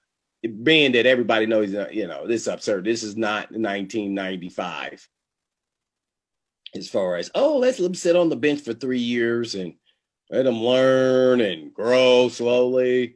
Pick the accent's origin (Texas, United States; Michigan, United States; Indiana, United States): Indiana, United States; Indianapolis; Naturally, I'm from Indy, so I always want to take the Colts down at any cost